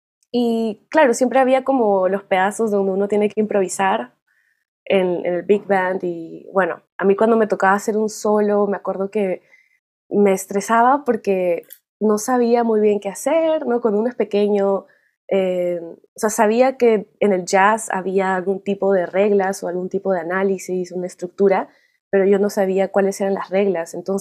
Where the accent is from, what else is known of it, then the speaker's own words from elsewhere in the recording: Peru; now in Minneapolis, United States; soy una multiinstrumentalista peruana. Yo resido en Minneapolis, en los Estados Unidos, desde hace alrededor de 10 años